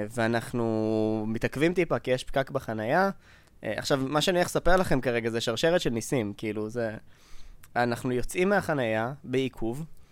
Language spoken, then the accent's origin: Hebrew; Mishmar HaNegev, Southern District, Israel; גדלתי בקיבוץ במשמר הנגב ליד